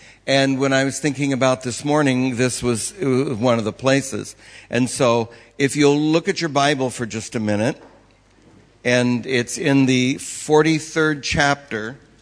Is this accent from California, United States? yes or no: yes; Los Angeles, California, United States; I come from Los Angeles, where it's usually warmer than London